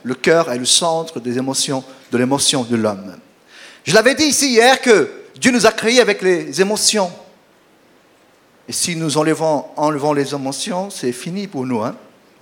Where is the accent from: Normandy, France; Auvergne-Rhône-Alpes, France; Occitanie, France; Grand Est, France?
Grand Est, France; Mulhouse; Je viens de Mulhouse. Vous connaissez Mulhouse? C'est la plus belle ville de France.